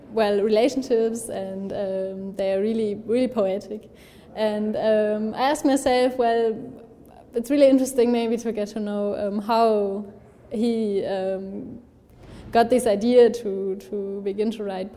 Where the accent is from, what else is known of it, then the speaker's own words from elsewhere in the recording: Krefeld, North Rhine-Westphalia, Germany; now in Potsdam, Germany; I'm from Krefeld, that's close to the border to Holland, to the Netherlands. Yeah, and I've moved here to Potsdam. I'm living in Potsdam 5 years ago because of my bachelor studies.